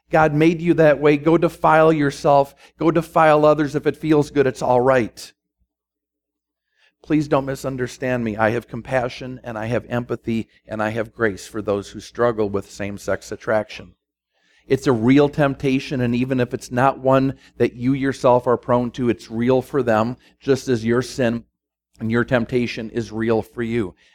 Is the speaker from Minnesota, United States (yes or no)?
yes; Minneapolis, Minnesota, United States; is planning a church in my hometown up in Minneapolis